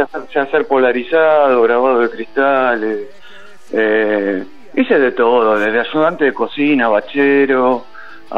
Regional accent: Buenos Aires, Argentina; now in Dina Huapi, Argentina; Y no es que soy de Bariloche, soy de Buenos Aires

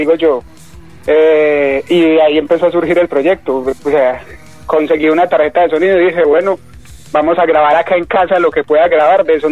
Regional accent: Medellín, Antioquia, Colombia; Bueno, yo soy de Medellín, Colombia.

